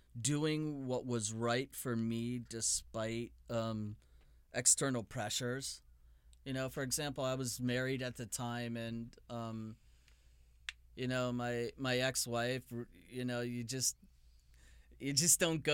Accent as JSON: {"language": "English", "town": "Fox Chapel", "region": "Pennsylvania", "country": "United States", "said": "Pittsburgh, Pennsylvania, a suburb of Pittsburgh called Fox Chapel."}